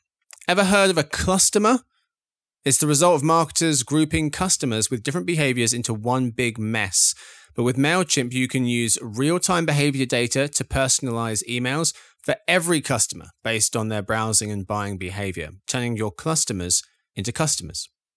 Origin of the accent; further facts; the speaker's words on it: England, United Kingdom; I'm English, so I'm 100% negative, as often as possible. America loves me.